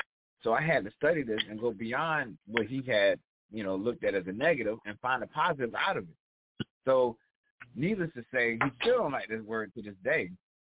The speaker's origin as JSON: {"language": "English", "town": "Frankfurt", "region": "Hesse", "country": "Germany", "said": "I came from Frankfurt, Germany."}